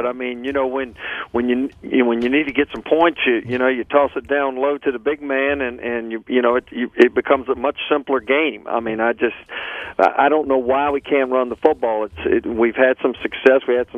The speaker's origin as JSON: {"language": "English", "town": "Charlottesville", "region": "Virginia", "country": "United States", "tie": "born or raised there", "said": "But you know, my big growing up in Charlottesville and probably in my heart of hearts, always knowing I wanted to be a Wahoo"}